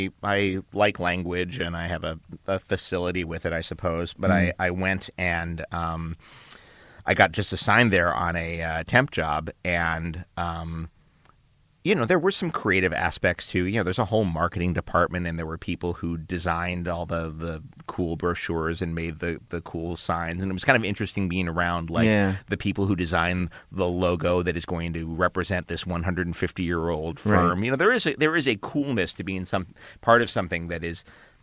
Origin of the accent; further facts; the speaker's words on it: Manhattan, New York, United States; I grew up right here in Midtown Manhattan, and I grew up right in the theater district